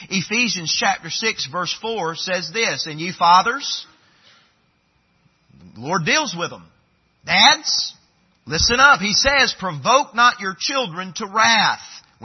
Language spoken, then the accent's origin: English; the South, United States; I was raised in the South, amen?